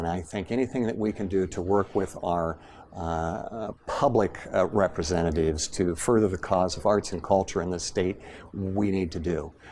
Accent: Las Vegas, Nevada, United States; born there; The year I was born here in Las Vegas, there were 50,000 people living here.

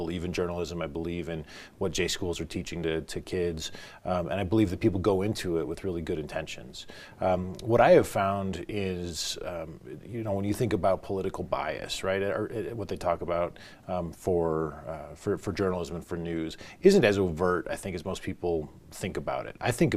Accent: Illinois, United States; You know, I grew up in Cook County, Illinois, right, just outside of Chicago

